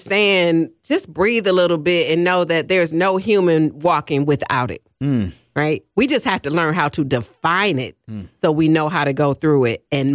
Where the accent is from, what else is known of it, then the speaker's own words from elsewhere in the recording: Milwaukee, Wisconsin, United States; I'm from Milwaukee, Wisconsin, and we were raised.